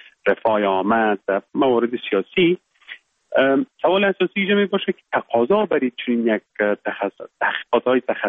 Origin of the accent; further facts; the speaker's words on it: Khost wa Fereng, Baghlan, Afghanistan; born there; moved away as an adult; also born or lived in Kabul / England; ما در ولایت بغلان متولد شدیم، یکی از ولسوالیهایش خوست و فرنگ نام داره. صنف 7 مکتب یا صنف 8 مکتب و بعد لیسه استقلال کابل در خواندیم. زمینه تحصیل مساعد شد که بعد از صنف 12 بیایم به انگلستان،